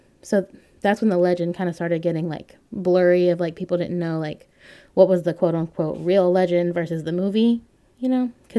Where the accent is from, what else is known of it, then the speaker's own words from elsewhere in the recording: Southern United States, United States; I'm from the South, so don't know.